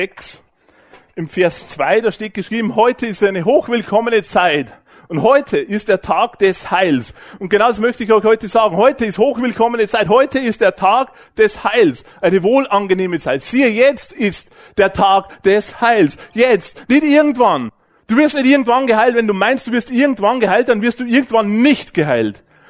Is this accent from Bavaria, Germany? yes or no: yes; Bavaria, Germany; Bei uns im Bayerischen Wald, da gibt's so einen schönen Reim, der heißt Zweifel ist vom Teufel.